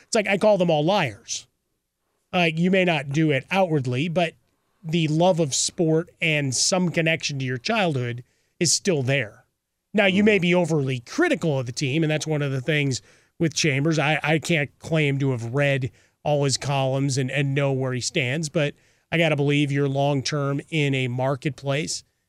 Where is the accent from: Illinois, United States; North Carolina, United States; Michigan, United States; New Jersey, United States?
Illinois, United States; Chicago; I'm a kid from Chicago. I love sports. I grew up watching Chicago teams.